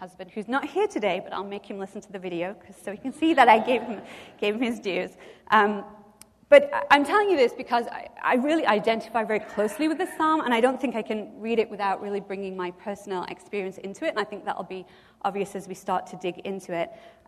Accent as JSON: {"language": "English", "region": "England", "country": "United Kingdom", "said": "I'm English, so it's extra hard for me."}